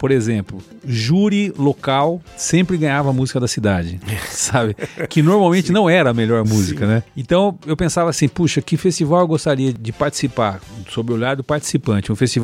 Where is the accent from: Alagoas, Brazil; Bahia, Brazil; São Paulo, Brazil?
São Paulo, Brazil; Avaré; Um era de criar um evento importante em Avaré, que era minha cidade natal